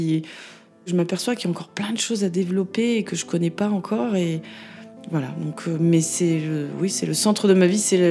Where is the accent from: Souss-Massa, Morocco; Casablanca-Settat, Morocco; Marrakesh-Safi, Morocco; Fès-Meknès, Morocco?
Marrakesh-Safi, Morocco; Safi; born there; Je suis née à Safi, au Maroc, c'est sur la côte atlantique, c'est au-dessus des Essaouira. D'une mère française qui est d'origine aveyronnaise et mon père est berbère du Maroc.